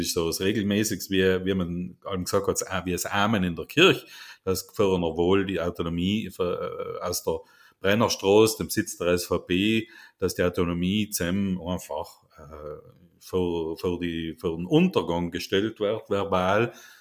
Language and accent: German; Trentino-Alto Adige, Italy; Da hat man mal gedacht, als Südtiroler schauen wir das einmal an.